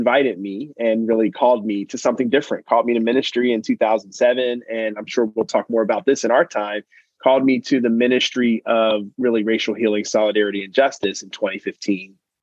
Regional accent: Philadelphia, Pennsylvania, United States; So, you know, I grew up in Philadelphia. First 5 years of my life were predominantly an African-American environment, church, preschool, neighborhood, all of those things.

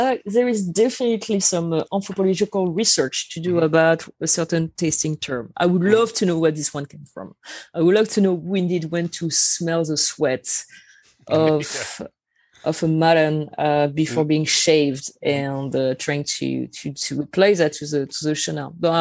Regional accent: Angers, Pays de la Loire, France; English is a second language; I'm from Angers

